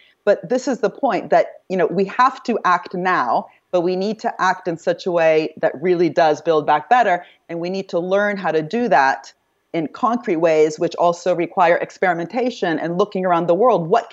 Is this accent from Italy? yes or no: yes; Italy; English is a second language; I'm from Italy, or I didn't tell you that, I am from Italy.